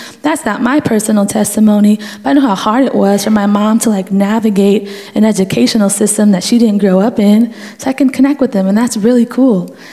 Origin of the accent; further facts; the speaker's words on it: Dominican Republic; English is a second language; I'm from the Dominican Republic. I'm bilingual, I'm an immigrant